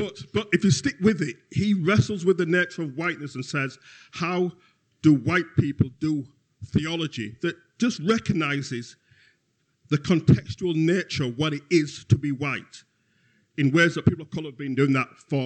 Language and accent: English; Bradford, Yorkshire and the Humber, United Kingdom; certainly when I grew up in Bradford